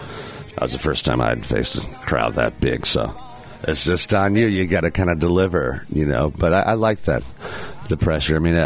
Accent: Bloomington, Illinois, United States; now in Saybrook, United States; Well, I'm originally from Bloomington, and I lived in Lexington for several years, but I'm living now in Saybrook with my girlfriend

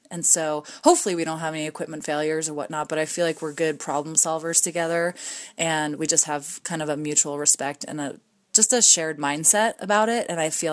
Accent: Vermont, United States; moved away as an adult; I grew up skiing on the East Coast in Vermont and whatnot. And then I moved out west pretty much right after college.

